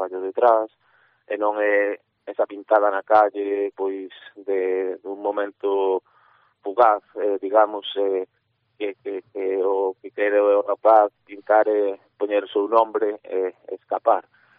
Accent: Lugo, Galicia, Spain; porque son aquí de Lugo

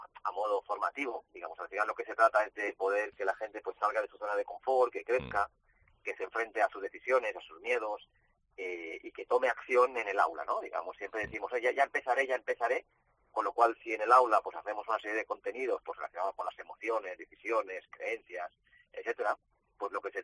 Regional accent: Barcelona, Catalonia, Spain; ahora tengo 50 años, llevo 20 años en el mundo del desarrollo personal y profesional, yo soy de Barcelona, aunque toda mi familia pues prácticamente nacieron en Málaga.

